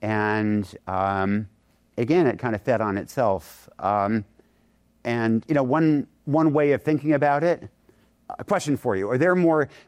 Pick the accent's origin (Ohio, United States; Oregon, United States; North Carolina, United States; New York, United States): Oregon, United States; Yamhill; My little hometown of Yamhill is a population about 1,000 on a good day.